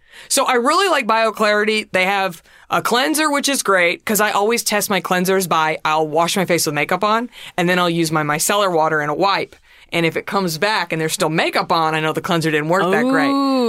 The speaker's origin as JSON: {"language": "English", "region": "Texas", "country": "United States", "tie": "born or raised there", "said": "in the hill country outside of Austin, Texas. And I was like, ooh, ooh, represent my home state."}